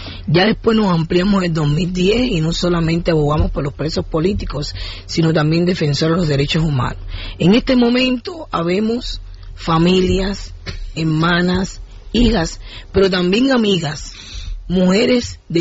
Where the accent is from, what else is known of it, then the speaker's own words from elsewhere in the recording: Cuba; porque como todos somos cubanos, todos somos hermanos, todos somos familia.